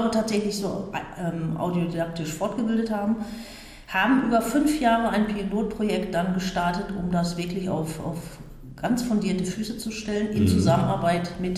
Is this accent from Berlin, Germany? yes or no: no; Bergkamen, North Rhine-Westphalia, Germany; ich komme aus Bergkamen, arbeite dort im Bestattungshaus Schäfer-Kretschmer, arbeite als Bestatterin und als Trauerbegleiterin